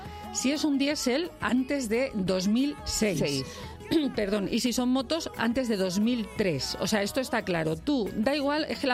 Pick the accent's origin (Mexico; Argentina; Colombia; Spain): Spain; Efectivamente, sí, somos españoles, lo dejamos todo para última hora